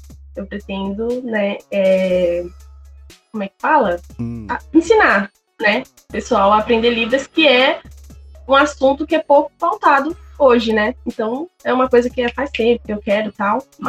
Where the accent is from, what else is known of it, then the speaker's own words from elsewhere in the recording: São Paulo, Brazil; Eu sou de São Paulo, Zona Oeste, Butantã.